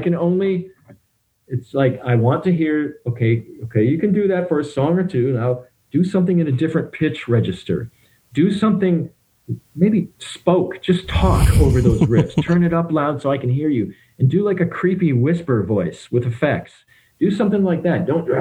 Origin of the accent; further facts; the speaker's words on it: Michigan, United States; but growing up in Michigan, I really liked Canadian beers.